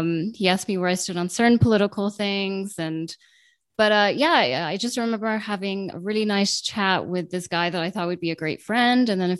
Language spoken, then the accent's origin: English; Ireland; As you know, I came from Ireland, and as we both know